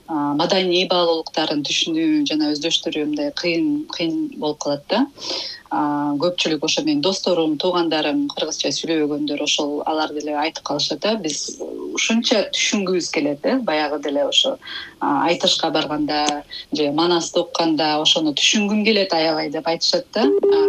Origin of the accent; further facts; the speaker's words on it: Bishkek, Kyrgyzstan; мен билимди мектепте жалаң кыргызча алгам, бирок Бишкекте чоңойдум.